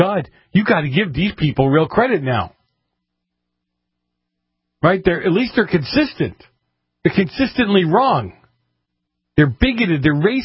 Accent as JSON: {"language": "English", "town": "Boston", "region": "Massachusetts", "country": "United States", "tie": "born or raised there", "said": "And when I grew up in Boston, you had the people that were just coming, just came in off the boat, so to speak."}